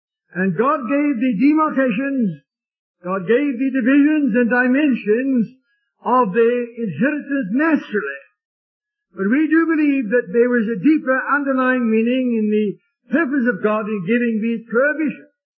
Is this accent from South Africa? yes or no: yes; South Africa; accent: South African; I can't help my South African accent, but I'll try the best of my ability to speak slowly and as clearly as possible